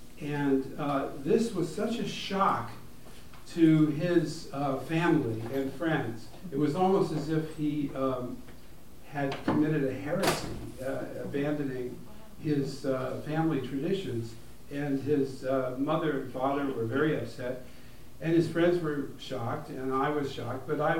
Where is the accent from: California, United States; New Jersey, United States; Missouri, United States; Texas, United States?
California, United States; Beverly Hills; So I grew up in Beverly Hills, as she said, and in a very reform synagogue called Wilshire Boulevard Temple.